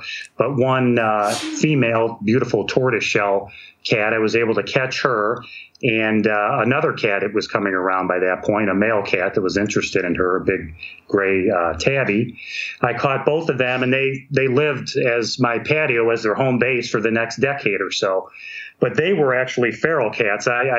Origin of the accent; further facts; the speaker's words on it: Ohio, United States; here in my home state of Ohio.